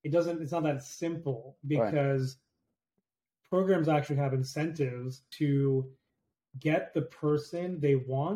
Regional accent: New Jersey, United States; you know, I grew up in Jersey. I went to med school in New York.

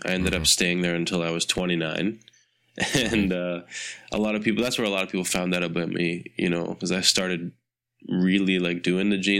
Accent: Toronto, Ontario, Canada; born there; I was born in Toronto, Canada, and my father is a tailor.

